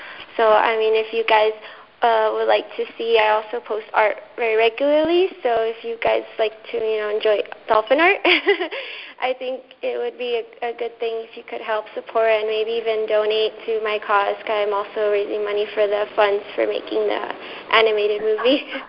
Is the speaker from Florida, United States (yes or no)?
yes; Miami, Florida, United States; I'm from Florida, too. Great. Yeah, I come from Miami